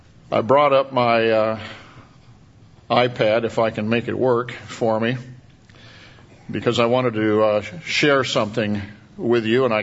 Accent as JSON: {"language": "English", "region": "Pacific Northwest", "country": "United States", "tie": "born or raised there", "said": "I grew up in the Northwest"}